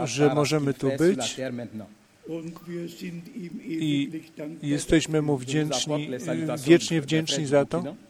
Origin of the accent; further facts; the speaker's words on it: Cabinda, Angola; Polish is a second language; jestem brat … z Kabinda, z Angola.